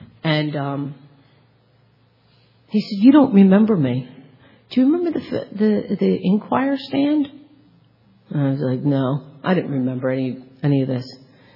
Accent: Philadelphia, Pennsylvania, United States; I'm from Philadelphia, and I have 4 older brothers and a dad, so I was raised by 5 men.

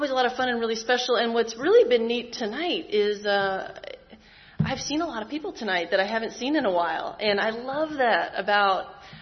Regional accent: New York City, New York, United States; born there; let's start at the very beginning, which is that I was born in New York. I was born in New York City. And my parents divorced when I was young, and my dad moved down here.

